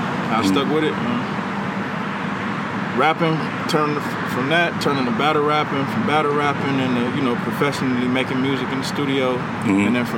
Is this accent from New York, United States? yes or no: no; Miami, Florida, United States; I'm from Bronzeville. I'm from the inner city of Miami. I started rapping when I was about 9. I grew up in a family of music.